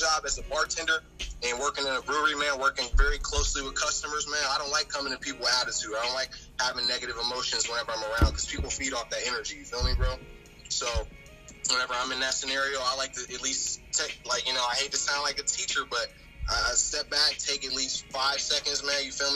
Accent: Canal Winchester, Ohio, United States; I'm from Canal, Winchester, Ohio

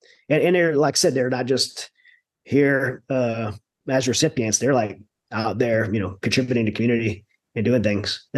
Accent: Louisiana, United States; So, but I grew up in South Louisiana. I've been raised not to waste anything.

